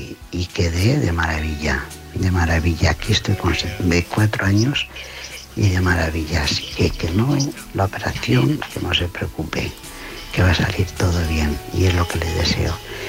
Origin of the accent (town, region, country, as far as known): León, Castile and León, Spain